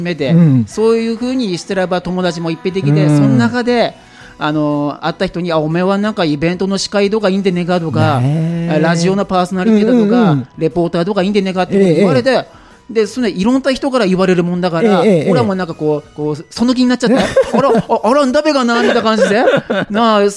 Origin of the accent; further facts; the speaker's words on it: Akita, Japan; accent: Akita dialect; now in Okinawa, Japan; 私あの沖縄で秋田弁タレントとして活躍って自分で言っちゃった